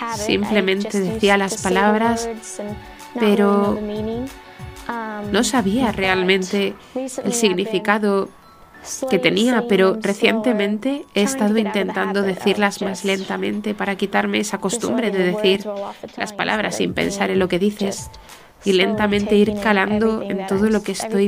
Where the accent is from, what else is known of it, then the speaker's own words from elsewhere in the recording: Los Angeles, California, United States; tengo 19 años, soy de Los Ángeles, California.